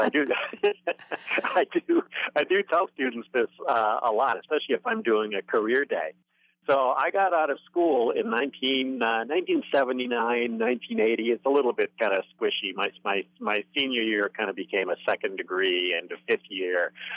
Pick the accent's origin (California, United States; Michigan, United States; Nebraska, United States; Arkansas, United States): Michigan, United States; Monroe; at my local hometown commercial radio station. My hometown is Monroe, Michigan.